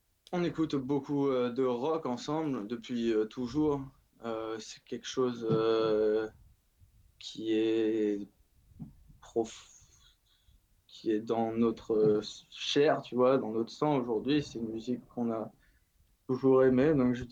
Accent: Tours, Centre-Val de Loire, France; On est de Tours.

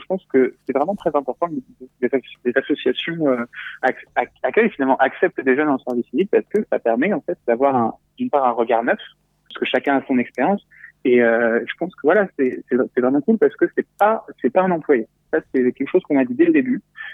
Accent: Romorantin, Centre-Val de Loire, France; j'ai 23 ans, je suis de Romorantin.

